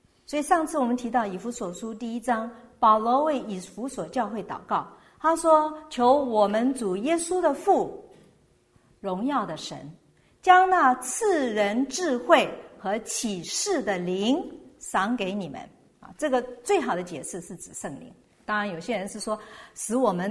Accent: Taiwan; 我们从小在台湾读书的时候

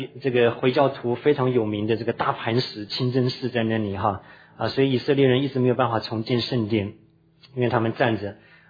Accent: China; 我说我们中国人讲断送都是讲悲观的不好的，

